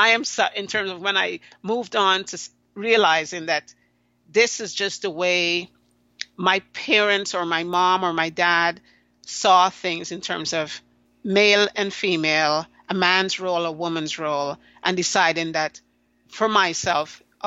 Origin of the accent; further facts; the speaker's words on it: Guyana; I grew up in South America. I was born in Guyana, South America, and that's where I spent the first 20 years of my life.